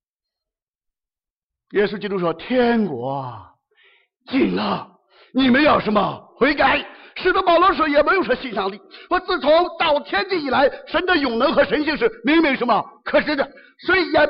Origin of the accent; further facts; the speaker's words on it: Shandong, China; 我们，我老家山东，不晓得你们能不能说